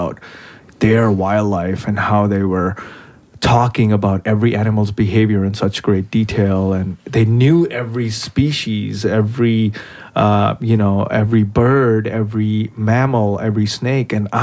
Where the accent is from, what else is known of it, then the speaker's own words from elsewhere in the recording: India; I'm an Indian from India. That's how I introduce myself. And I've grown up in India